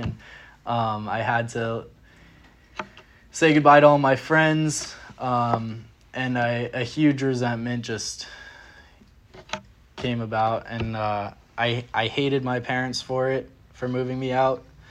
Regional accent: Long Beach, New York, United States; I grew up in Long Beach, New York. It's a small beach town on the south shore of Long Island.

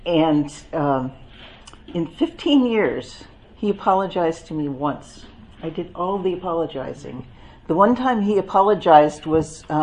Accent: New England, United States; also born or lived in Philadelphia; Anyway, we moved to California. I grew up in New England, and we lived in Philadelphia. I was there for a total of about 15 years. And we moved to California in 1978.

